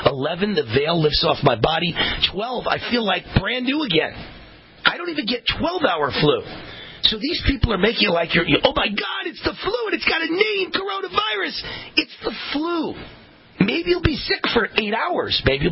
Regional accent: New York, United States; also born or lived in Long Island; That Westchester County, New York, where I am born and raised, I am from Westchester County, New York, I'm a Westchester boy, and Long Island, New York, where I spent half my time.

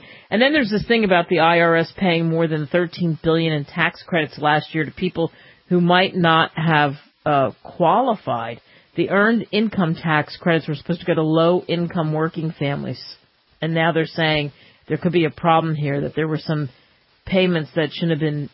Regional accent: Pennsylvania, United States; I grew up in outside of Philadelphia and rooted for the Phillies.

